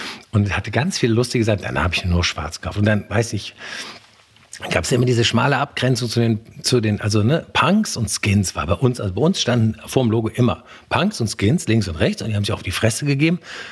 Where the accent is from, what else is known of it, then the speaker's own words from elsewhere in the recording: Koblenz, Rhineland-Palatinate, Germany; ich komme ja aus einer Kleinstadt, ne? Ich komme ja aus Koblenz am Rhein, ja, wir haben 100.000 Euro Kleinstadt.